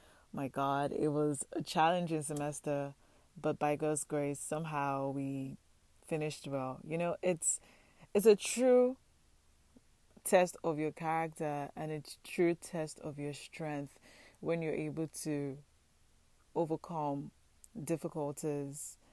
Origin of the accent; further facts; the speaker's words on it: Nigeria; moved away; Because I'm coming from Nigeria. And in Nigeria, everybody's in everybody's business.